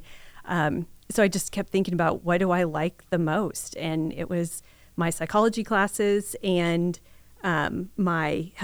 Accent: Harper, Kansas, United States; also born or lived in Clearwater; So I grew up in my early childhood was in Harper, but I moved here to Clearwater my freshman year.

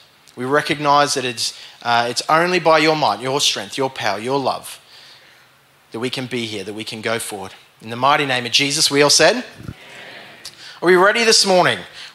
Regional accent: Cairns, Queensland, Australia; But church, no, I loved growing up in Cairns, and I arrived last night to the airport, and it was kind of foreign to me.

